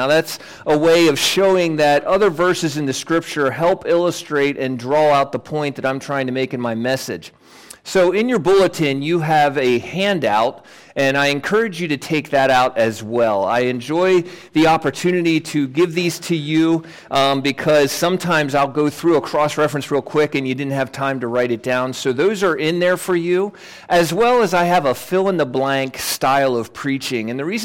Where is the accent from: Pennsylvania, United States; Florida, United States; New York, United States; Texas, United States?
Pennsylvania, United States; Hanover; I am a York County native. I was born and raised in York County, actually in Hanover.